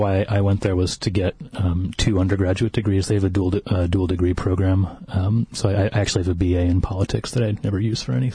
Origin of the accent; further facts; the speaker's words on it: Long Island, New York, United States; But I grew up on Long Island, and like a lot of areas, trained organists are in fairly short supply.